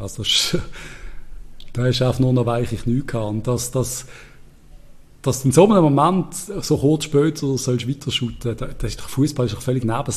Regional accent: Spain; Als Spanier, ja, das ist ja ganz klar.

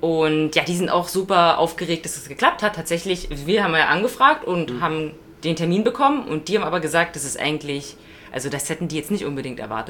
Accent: Brandenburg, Germany; Also bei uns in Brandenburg

